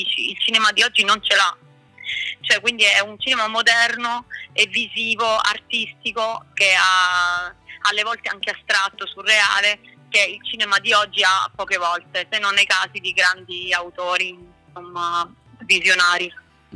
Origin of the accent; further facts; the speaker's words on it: Messina, Sicily, Italy; also born or lived in Rome; perché provengo da un piccolo paese, comunque sono nata a Roma, però poi ho vissuto fino ai 20 anni, ho vissuto in questo paese della Sicilia